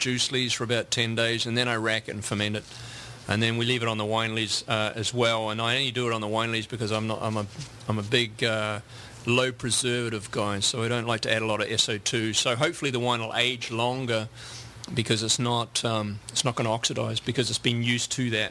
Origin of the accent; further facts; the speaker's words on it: New Zealand; and because I'm from New Zealand, I mean, people think making wine in concrete is cool, but in reality, we didn't have barrels in the 80s.